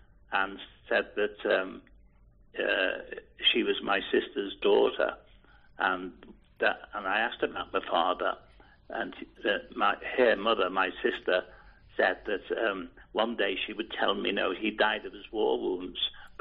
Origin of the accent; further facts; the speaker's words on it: Liverpool, North West England, United Kingdom; born there; I was born in Edge Hill, Liverpool.